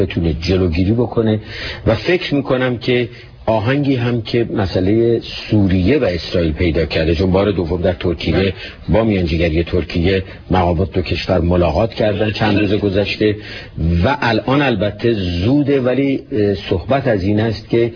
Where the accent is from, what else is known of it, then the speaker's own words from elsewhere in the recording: Iran; نه فقط به دلیل اینکه ما ایرانی هستیم